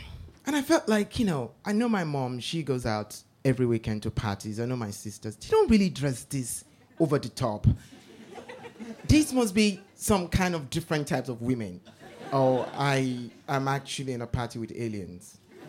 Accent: Nigeria; growing up in Nigeria isn't funny.

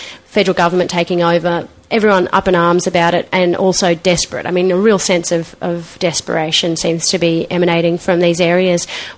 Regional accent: Melbourne, Victoria, Australia; also born or lived in Sydney; now in Brisbane, Australia; I was born in Sydney, grew up in Melbourne, and I went down to visit my parents not so long ago in Melbourne.

